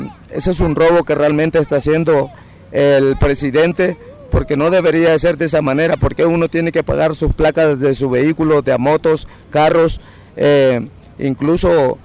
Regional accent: Guatemala; con eso venimos desde Guatemala

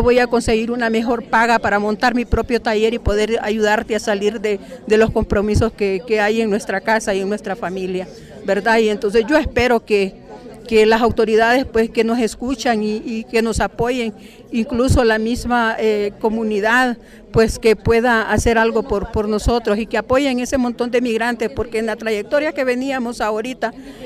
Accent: Puerto Cortés, Cortés, Honduras; vengo de Puerto Cortés, Honduras.

